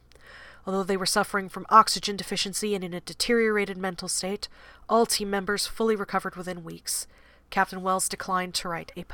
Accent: Ireland; But as an Irish person...

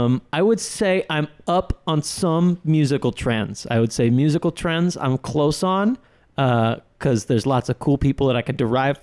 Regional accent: Madison, Wisconsin, United States; I'm from Madison, Wisconsin.

